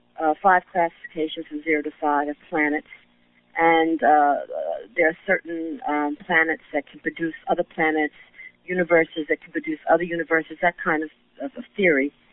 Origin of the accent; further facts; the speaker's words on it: Harlem, New York, United States; now in Staten Island, United States; I've been living in Staten Island for 23 years, but I was raised in Harlem.